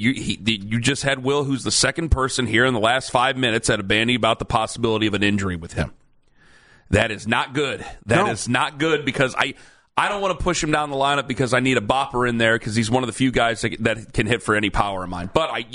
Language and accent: English; Ohio, United States; I don't know every city in Ohio, even though I'm from here